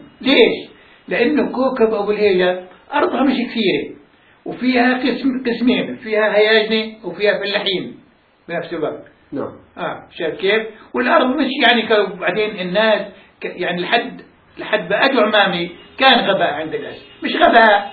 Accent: al-Haditha, Tiberias District, Palestine; moved away; احنا الاساتذه الحدثة قضاء طبرية اسمها.

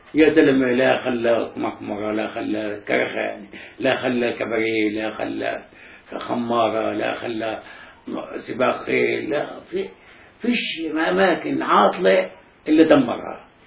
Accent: Palestine; ما احنا فلسطينيه واردنيه

